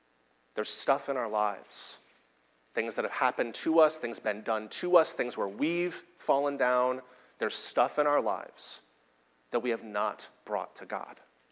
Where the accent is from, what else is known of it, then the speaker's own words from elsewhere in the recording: Houston, Texas, United States; I was born in Houston, grew up going to Houston Rodeo, but I haven't been to any Texan weddings